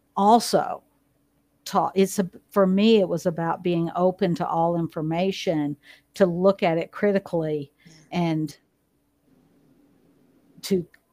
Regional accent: Bible Belt, United States; I grew up in the Bible Belt. So, you know, we were memorizing scripture before we could write our names.

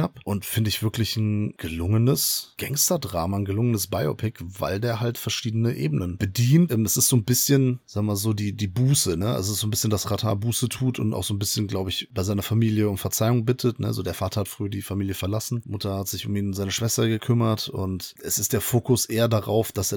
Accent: Bonn, North Rhine-Westphalia, Germany; Und das ist natürlich als Bonner auch sehr schön zu sehen, denn es sind Originalschauplätze.

